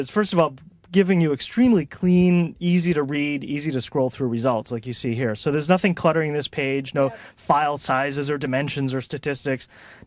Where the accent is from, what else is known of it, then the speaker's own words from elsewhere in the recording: Boston, Massachusetts, United States; now in Seattle, United States; I'm from Boston, so I tend to get a little wistful about Boston.